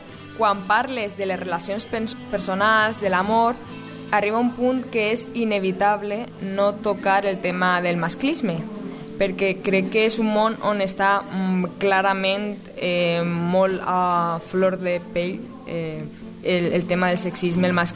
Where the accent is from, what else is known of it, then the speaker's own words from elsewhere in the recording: Valencia, Valencian Community, Spain; soc de València i actualment treballo com a dissenyadora gràfica i il·lustradora.